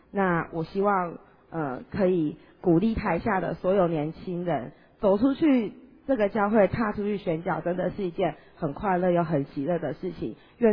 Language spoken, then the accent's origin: Chinese; Taiwan; 我从台湾来。